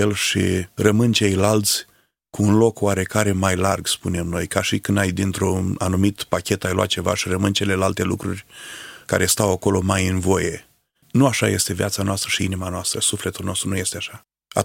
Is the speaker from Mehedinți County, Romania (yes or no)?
no; Negreni, Cluj County, Romania; Negreni, în sat la noi, acasă la noi, în anul 1977